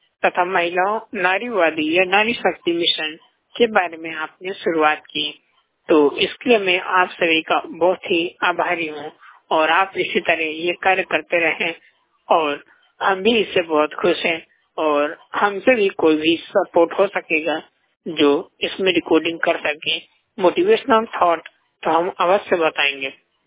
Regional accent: Banda, Uttar Pradesh, India; और मैं उत्तर प्रदेश के बांदा जनपद का रहने वाला हूँ

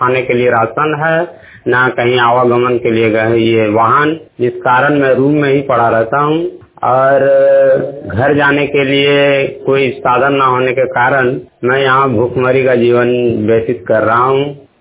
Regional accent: Jharkhand, India; now in Mumbai, India; ग्राम post गुंजाडी थाना नवाड़ी जिला बोकारो झारखंड का रहने वाला हूँ। मैं दिनांक 9 फरवरी 2020 को मुंबई आया था। मैं यहाँ पे 2.5 महीने से फंसा हुआ हूँ।

